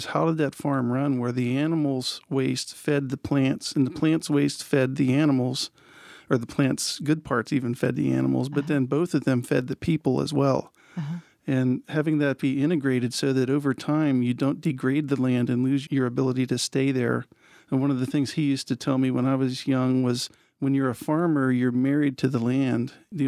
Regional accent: Pennsylvania, United States; Southwestern Pennsylvania was where I grew up. My picture on the label of the Dutch and Dewey products is actually my grandfather, and that's on the farm that I grew up on in Pennsylvania.

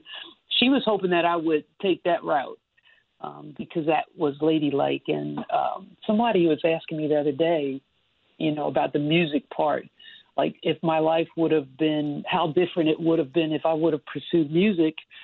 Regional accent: Camden, New Jersey, United States; And so, I come from Camden, New Jersey. And, you know, it took me such a long time to even be able to say that, to be proud of being from Camden, New Jersey.

